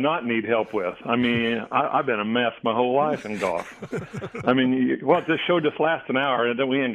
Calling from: St. Petersburg, Florida, United States; St. Petersburg, Florida today.

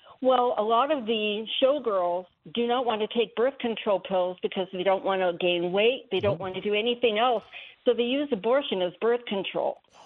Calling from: Florida, United States; this is great because being in Las Vegas, I am actually from Florida.

